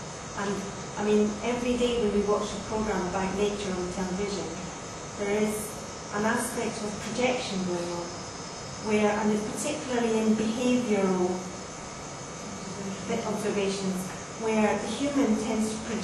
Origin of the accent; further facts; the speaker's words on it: Scotland, United Kingdom; Oh, I'm Scottish, I can't be polite.